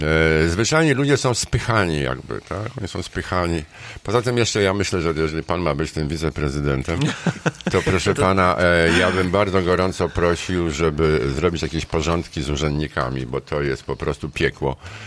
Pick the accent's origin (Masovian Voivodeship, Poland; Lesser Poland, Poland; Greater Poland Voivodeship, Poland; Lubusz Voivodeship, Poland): Masovian Voivodeship, Poland; Warsaw; Właściwie jestem warszawiakiem, no tutaj mieszkam zresztą też w jednym miejscu cały czas. To jest moje miasto